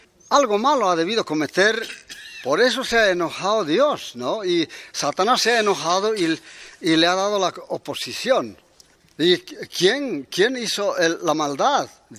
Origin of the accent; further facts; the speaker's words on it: Bolivia; En mi lugar, en mi pueblo, yo soy aymara, y en este lugar que se llama Bolivia, porque su nombre verdadero es Collasuyo